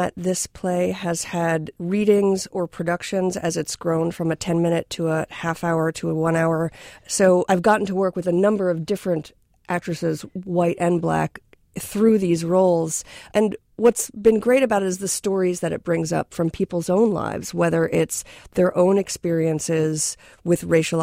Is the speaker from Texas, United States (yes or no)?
no; New York, United States; moved away; I grew up outside of New York City where people are really in your face about what they think.